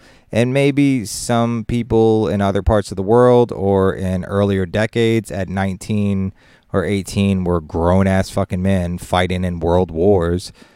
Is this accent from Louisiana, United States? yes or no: yes; Louisiana, United States; I'm Cajun as hell. My brother's a chef. My uncle's a chef. My grandfather was a chef.